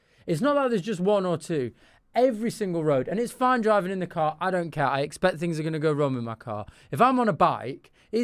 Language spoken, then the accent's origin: English; Manchester, North West England, United Kingdom; moved away as an adult; now in London, United Kingdom; Now, I moved from Manchester 6 years ago, right?